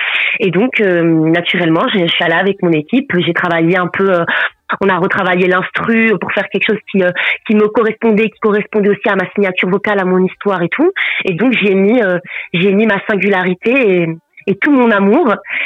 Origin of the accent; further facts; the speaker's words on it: Nice, Provence-Alpes-Côte d'Azur, France; now in Cannes, France; Alors moi je suis originaire de Nice, donc je suis native niçoise et je suis installée à Cannes depuis maintenant 3 ans et demi.